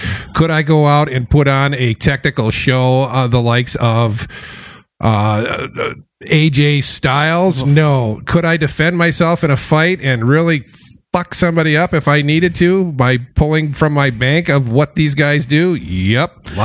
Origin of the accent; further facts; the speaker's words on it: Ludington, Michigan, United States; I grew up in Ludington, went down to Dallas and spent the summer with my aunt, my uncle, and my two cousins.